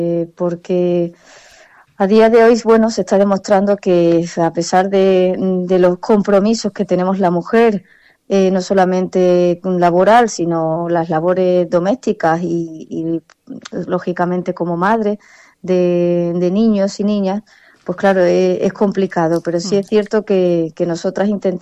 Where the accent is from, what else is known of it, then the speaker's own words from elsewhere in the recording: Mairena del Aljarafe, Andalusia, Spain; moved away; Pues fíjate, yo no soy ni de aquí, ¿no? Que ya me considero, por supuesto, porque llevo ya casi 20 años aquí. Yo vengo de Sevilla, de la parte de Mairena al Aljarafe, muy, muy céntrico a Sevilla.